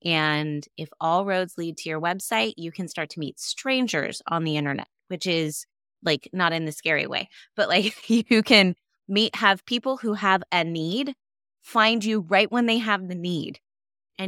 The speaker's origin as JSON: {"language": "English", "region": "California", "country": "United States", "said": "and I was from California. And so after I graduated, I went back"}